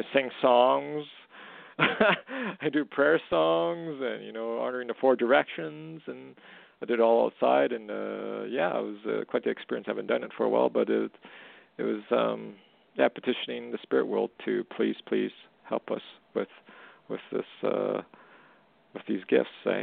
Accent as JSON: {"language": "English", "country": "Canada", "said": "No, I just think it's that I'm Japanese Canadian"}